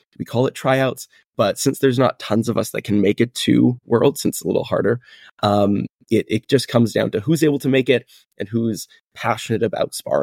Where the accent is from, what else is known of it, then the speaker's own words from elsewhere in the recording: Maple Ridge, British Columbia, Canada; I'm from Maple Ridge, British Columbia, Canada. I started martial arts when I was 6 years old